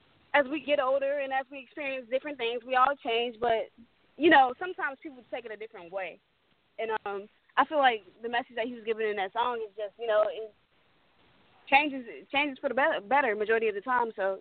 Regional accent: Cincinnati, Ohio, United States; So I grew up in Cincinnati, Ohio, originally.

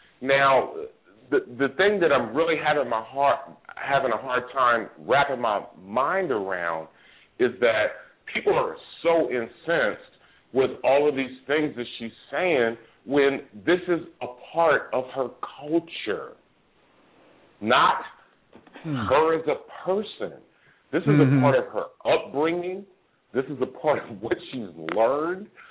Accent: California, United States; now in Atlanta, United States; I live in Atlanta, Georgia. I'm not from Atlanta, Georgia. I've been here since 2002. I'm from the Bay Area.

